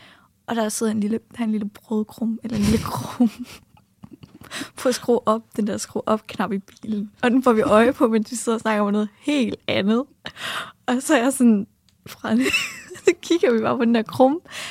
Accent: Jutland, Denmark; now in Copenhagen, Denmark; jeg er 23 for nu. 17. februar bliver jeg 24. Ja. Og vi er begge to fra Jylland. Men jeg bor også på Østerbro nu.

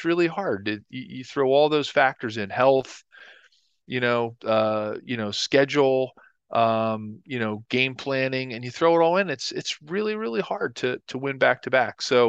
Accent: Philadelphia, Pennsylvania, United States; and rooting for my hometown Eagles.

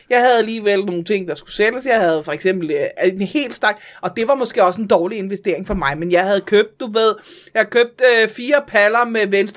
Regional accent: Amager, Capital Region of Denmark, Denmark; Jeg kommer ud fra Amager.

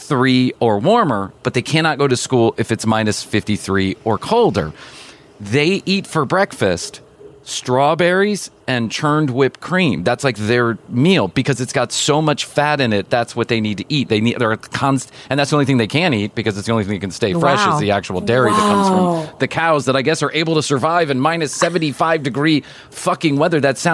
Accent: Chicago, Illinois, United States; now in Atlanta, United States; I grew up in Chicago and I think I've done my penance.

